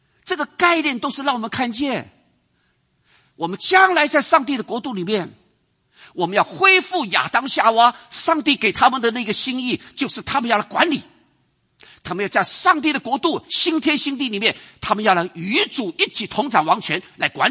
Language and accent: Chinese; China